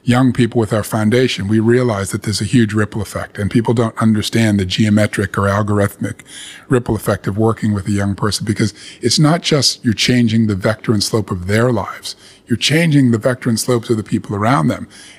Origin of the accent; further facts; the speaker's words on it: Massachusetts, United States; a university college fair where everyone was represented in Boston, which is 20 miles from my hometown